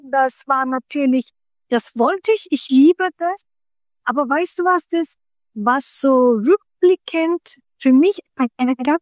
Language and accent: German; Hof, Bavaria, Germany; German is a second language; ich konnte kein Wort Deutsch und ich hatte das Glück, dass 1973 in Hof, wo ich herkomme, meine Heimat in Deutschland, da waren sehr viele Ausländer, Gastarbeiterkinder